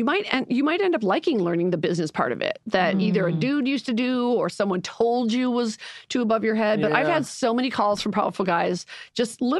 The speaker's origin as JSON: {"language": "English", "town": "Chicago", "region": "Illinois", "country": "United States", "said": "Yes, because I'm from Chicago."}